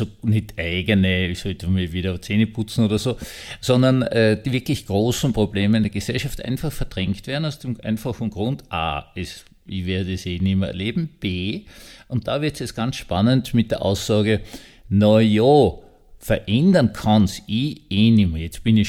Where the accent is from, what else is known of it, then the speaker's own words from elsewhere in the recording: Austria; aber das ist nur so eine kleine Spitze gegen die Preisen, die ich mir als Österreicher erlauben darf.